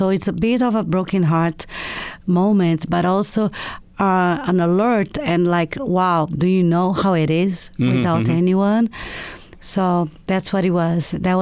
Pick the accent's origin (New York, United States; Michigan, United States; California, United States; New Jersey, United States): New York, United States; born there; the whole story with New York, the romance, started when I was born in New York.